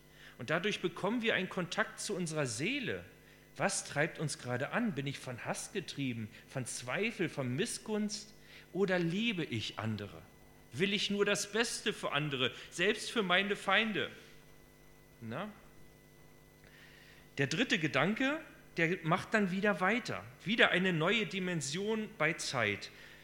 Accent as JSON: {"language": "German", "country": "Germany", "said": "Als Deutsche sind wir sehr verkopft."}